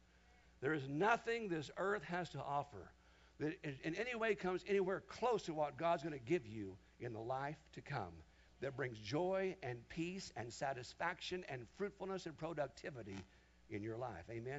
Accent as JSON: {"language": "English", "region": "Kansas", "country": "United States", "tie": "born or raised there", "said": "In my youth group, growing up in Kansas in the 70s, we heard a lot of sermons about left behind"}